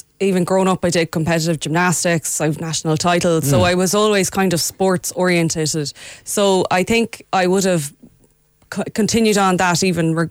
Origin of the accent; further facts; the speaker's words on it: Connacht, Ireland; when I was 11, growing up in Mayo, 1990s Ireland, this was absolutely impossible.